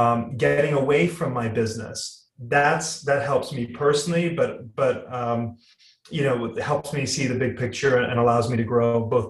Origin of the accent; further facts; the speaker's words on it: Antigua & Barbuda; As you mentioned at the top of the podcast, I come from Antigua, and Antigua is only 12 miles long and 9 miles wide.